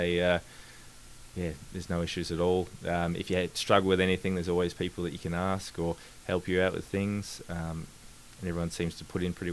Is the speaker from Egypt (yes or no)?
no; Perth, Western Australia, Australia; So I'm from Perth, I think as you are as well.